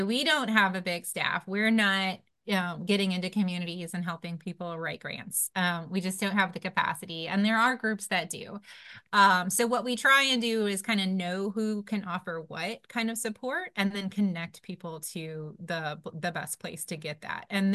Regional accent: Midwest, United States; moved away as an adult; now in West Virginia, United States; so I grew up in the Midwest. You can hear in my accent. But I moved to West Virginia in 2005. So it's been 20 years now that I've worked on regional issues.

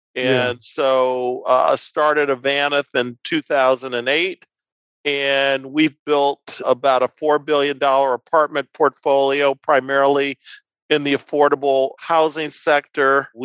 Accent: Detroit, Michigan, United States; also born or lived in Chicago; by way of background, I grew up in Detroit. I went to school at the University of Michigan. I played basketball there. And then I later went to graduate school at MIT. And then my first job I took in Chicago

